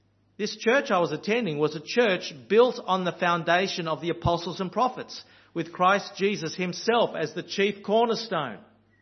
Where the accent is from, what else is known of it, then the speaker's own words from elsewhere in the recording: Australia; because I hear an Australian accent, all of a sudden we have an instant connection.